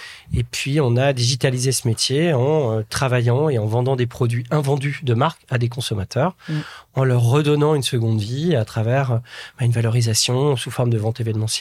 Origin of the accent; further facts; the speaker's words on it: Bourgogne-Franche-Comté, France; Donc en termes perso, j'ai 48 ans, j'ai 3 enfants. Je suis issu d'un petit village de la Nièvre, en Bourgogne.